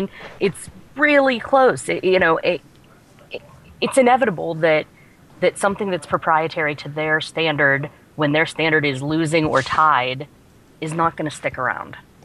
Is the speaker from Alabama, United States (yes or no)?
no; Pittsburgh, Pennsylvania, United States; I'm a girl from Pittsburgh that's an Android user